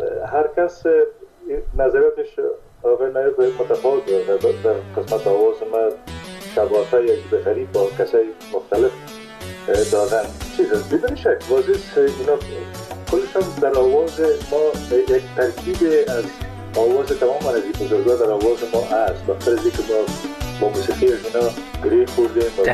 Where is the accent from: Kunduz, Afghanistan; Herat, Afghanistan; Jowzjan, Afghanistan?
Kunduz, Afghanistan; born there; در قندس در اون زمانی که ما به دنیا آمدم، پدرم در اسپینزر قندس مصروف ایفای وظیفه بوده و در اون زمان البته تا سنای 3 سالگی را ما در قندس بودیم، مکتب نرفتیم در قندس،